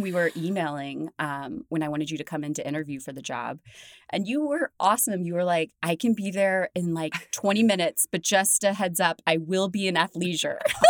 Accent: Kansas City, Midwest, United States; also born or lived in New Jersey; I grew up in the Midwest, in Kansas City. I went to college in New Jersey, and everyone kind of migrates to New York City.

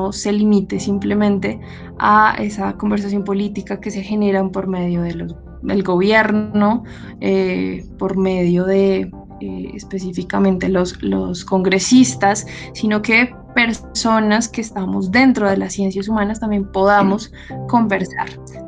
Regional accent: Colombia; nos toca como ciudadanos, como personas, como colombianos

